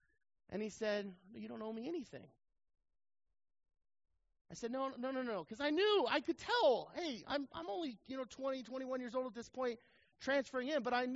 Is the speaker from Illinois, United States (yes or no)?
no; New Mexico, United States; I grew up in New Mexico, folks. You know, seafood comes at a premium. We don't eat a lot of that in New Mexico.